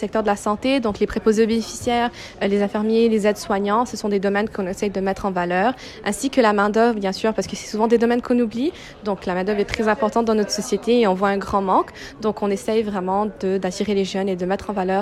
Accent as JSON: {"language": "French", "region": "Quebec", "country": "Canada", "tie": "born or raised there", "said": "Bien sûr, donc moi je suis d'origine tunisienne, mais je suis née au Canada, j'ai grandi au Québec."}